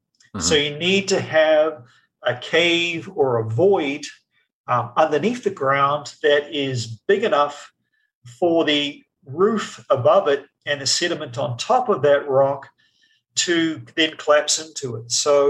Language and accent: English; New Zealand; also born or lived in Canada / Connecticut; now in United States; Okay, I'm a New Zealander.